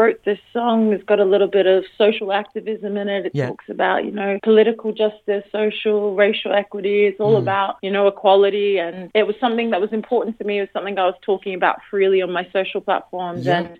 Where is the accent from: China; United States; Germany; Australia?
Australia; New South Wales; moved away as an adult; now in United Kingdom; I grew up in Western Sydney and I now live in the UK, have been for 8 years.